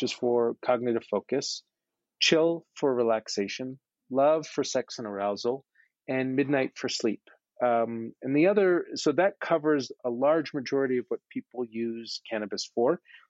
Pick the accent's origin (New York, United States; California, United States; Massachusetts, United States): New York, United States; I'm a New Yorker. I'm impatient.